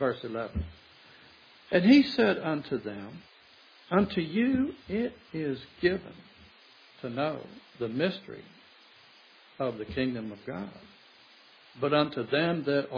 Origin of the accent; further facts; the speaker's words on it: West Virginia, United States; And this lady, who was from my hometown in West Virginia, actually, asked the question, where'd that cake come from?